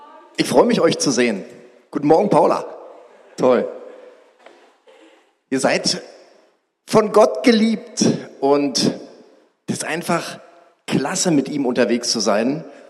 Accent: East Germany, Germany; Ich bin ja in der DDR groß geworden und bin in der Anklammerstraße in der Gemeinde gewesen.

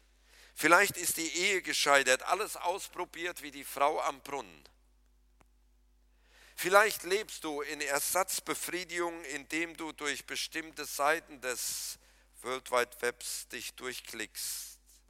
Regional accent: Krombach, North Rhine-Westphalia, Germany; wir haben bei uns in der Heimat in Krombach einen Bierbrunnen im Dorf.

